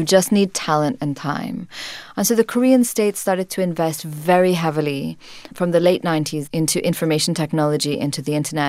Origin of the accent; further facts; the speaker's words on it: Syria; I'm a child of American culture. Even growing up in Syria in the 1980s, all my reference points were really American.